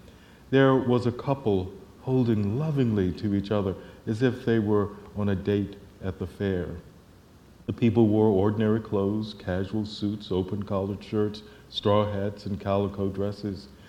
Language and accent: English; Charlottesville, Virginia, United States; I grew up in Virginia, which we might recall during the early parts of the Civil Rights Movement closed several of its counties and cities, including the city of Charlottesville, where I was born